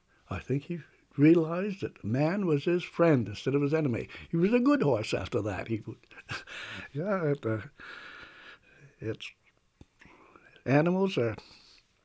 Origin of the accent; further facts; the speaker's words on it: Waitsfield, Vermont, United States; born there; I was born in Waitsfield, 1908, on the border of the Warren and Waitsfield town line.